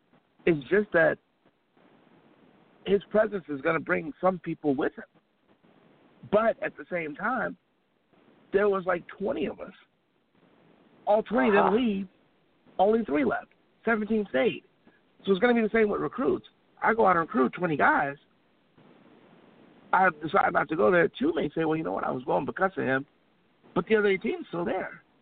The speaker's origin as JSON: {"language": "English", "town": "Chicago", "region": "Illinois", "country": "United States", "said": "So you all know I'm from Chicago. Make no secrets about it."}